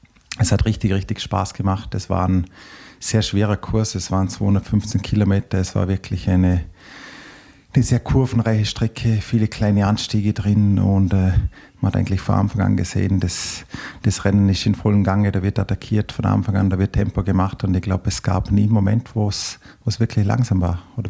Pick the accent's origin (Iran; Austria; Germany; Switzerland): Austria; Vorarlberg; Und es freut mich auch, dass ich dir meine Heimat ein bisschen näher bringen kann.